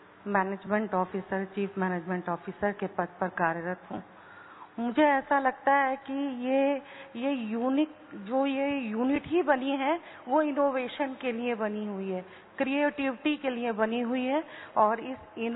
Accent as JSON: {"language": "Hindi", "town": "Lucknow", "region": "Uttar Pradesh", "country": "India", "said": "ओम शांति, हम लखनऊ से आए हैं"}